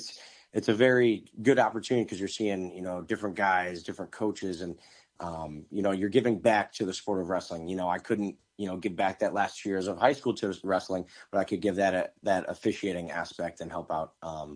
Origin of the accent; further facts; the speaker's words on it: Aledo, Illinois, United States; also born or lived in McHenry; So I've been obviously growing up in Aledo, been wrestling, big wrestling, football town, been wrestling, playing all my life. We moved up to McHenry my summer of eighth grade year.